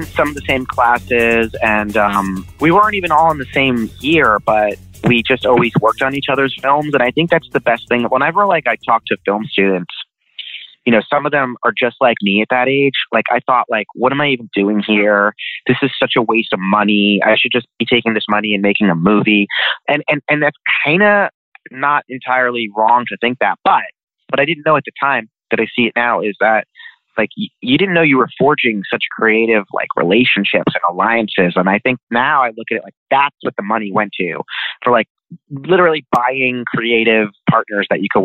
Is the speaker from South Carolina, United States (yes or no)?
no; New York, United States; also born or lived in New Jersey; I went to NYU because I grew up in New York and New Jersey, and at the time I was living in New Jersey, so it would have been easier.